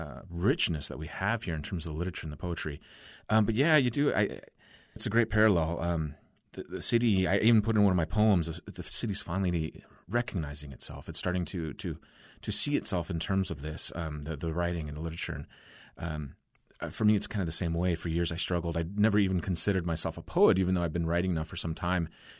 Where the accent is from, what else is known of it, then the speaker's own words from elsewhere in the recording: Fresno, California, United States; also born or lived in Los Angeles; it's about LA where I was originally born. And then I'm flipping through, and there's this article in Fresno Poets. This is about 95-ish. And I was just so stunned. I wasn't into poetry, but, like, here is my hometown now, Fresno